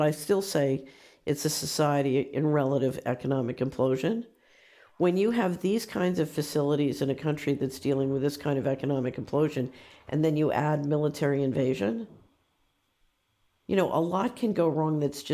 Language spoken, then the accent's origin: English; United States; because I'm American and I'm by nature a very patriotic person.